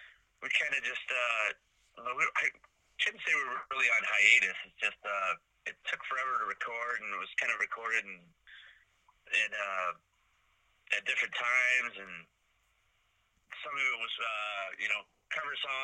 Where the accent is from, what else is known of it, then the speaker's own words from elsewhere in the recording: St. Catharines, Ontario, Canada; our friend Mary from we're from St. Catharines, but she's from Niagara Falls, just down the street from us.